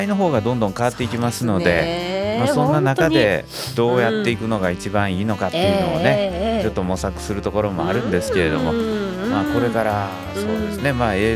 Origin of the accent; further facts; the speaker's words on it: Yao, Osaka, Japan; born there; accent: Kansai; also born or lived in Yawata / Suita; お生まれは生まれてふるさと生まれたのは八尾なんですけど。